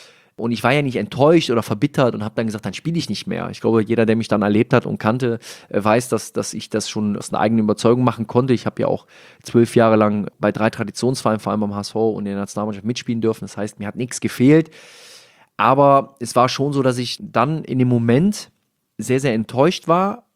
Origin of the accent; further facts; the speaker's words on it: Rhineland, Germany; Als Rheinländer bringt man auch viel Energie mit.